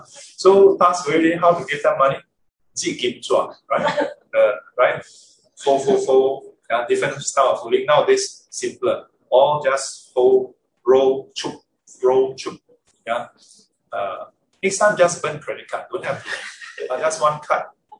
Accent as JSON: {"language": "English", "country": "Singapore", "said": "But don't hear from me, I'm Singaporean."}